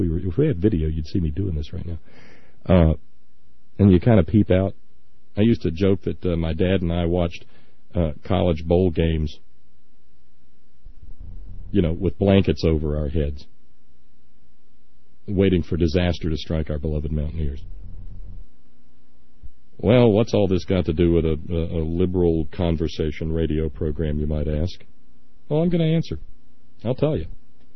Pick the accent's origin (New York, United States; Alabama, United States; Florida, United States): Alabama, United States; But I was born and raised in Alabama, and hockey was a noise you made when you had a bad sinus infection.